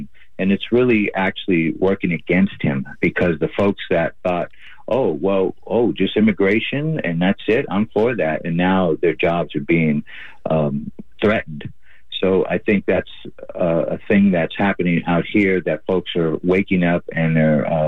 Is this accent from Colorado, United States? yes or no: no; Oakland, California, United States; I was born and raised in Oakland. So I think it's about time that Northern and Central California and Southern California come together.